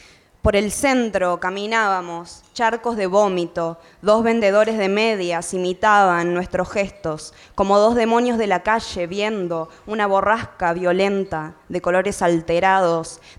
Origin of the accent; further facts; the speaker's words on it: Córdoba, Argentina; Buenas noches. Bueno, vengo de Córdoba.